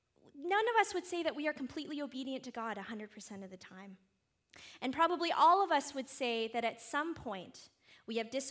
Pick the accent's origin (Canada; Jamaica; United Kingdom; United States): Canada; Vancouver, British Columbia; I'm from Vancouver. I can say it.